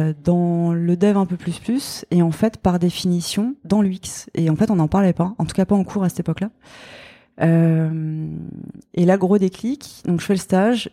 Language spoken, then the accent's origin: French; Grand Est, France; Et ça m'a permis de faire un stage multimédia dans une petite agence à Strasbourg, parce que je suis originaire d'Alsace.